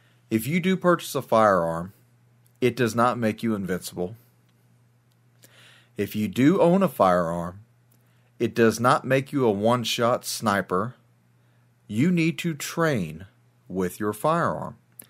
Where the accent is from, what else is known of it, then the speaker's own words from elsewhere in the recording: United States; maybe so damn proud as an American to sit there and look